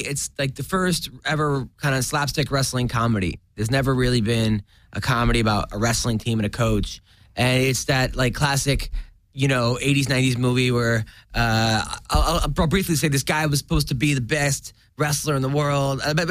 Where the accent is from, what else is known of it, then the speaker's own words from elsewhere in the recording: New York City, New York, United States; I mean, it's the most, I'm from New York. But MMA is not legal?